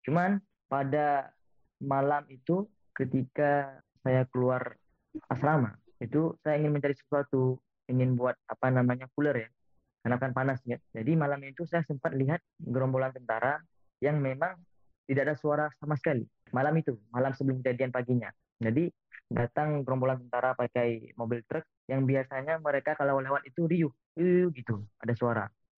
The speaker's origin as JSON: {"language": "Indonesian", "region": "Aceh", "country": "Indonesia", "moved": "as an adult", "lives_now": "Sudan", "said": "asal dari Aceh, tepatnya di Aceh Besar. Saya kuliah di Sudan"}